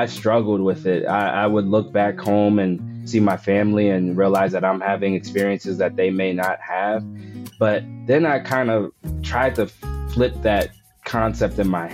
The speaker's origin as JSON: {"language": "English", "town": "Wilmington", "region": "Delaware", "country": "United States", "tie": "born or raised there", "lives_now": "Los Angeles, United States", "said": "So I'm from Wilmington, Delaware. I'm not an LA guy. Like you were saying, my wife kind of brought me to LA. The story starts in Wilmington. I was raised by my mom."}